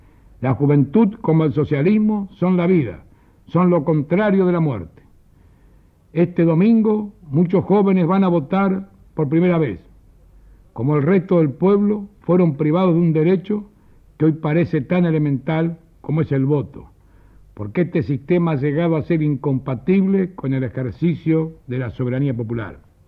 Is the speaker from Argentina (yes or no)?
yes; Argentina; Lo que sí me interesa como socialista y como argentino